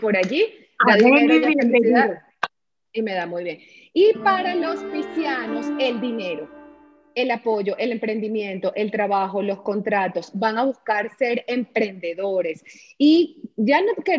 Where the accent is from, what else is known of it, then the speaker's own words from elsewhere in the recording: Venezuela; Se me chispoteó como venezolana.